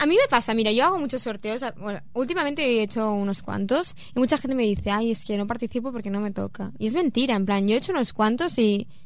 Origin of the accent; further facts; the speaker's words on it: Catalonia, Spain; Como buena catalana soy muy rata.